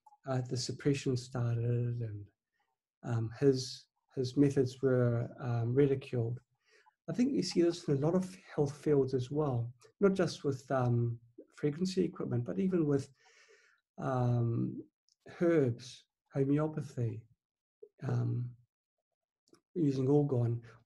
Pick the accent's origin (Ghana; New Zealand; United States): New Zealand; now in China; I'm based in China, though I'm from New Zealand originally.